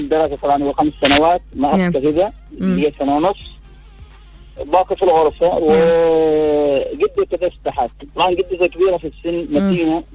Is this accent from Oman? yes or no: yes; Oman; بلادنا عمان الحبيبة